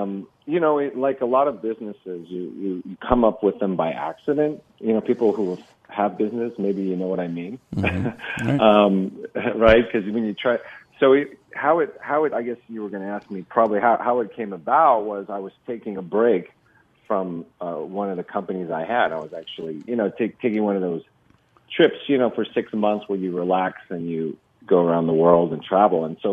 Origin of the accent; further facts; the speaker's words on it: San Francisco, California, United States; No, I'm from the Bay Area, San Francisco.